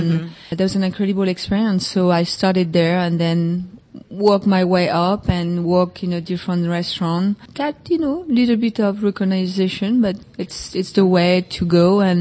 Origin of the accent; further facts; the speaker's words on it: Brittany, France; Growing up in Brittany